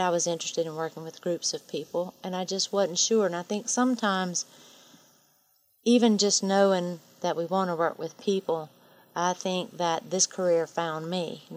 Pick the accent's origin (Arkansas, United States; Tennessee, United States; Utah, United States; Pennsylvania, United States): Tennessee, United States; Greenwood; I grew up here in Greenwood and lived on a farm.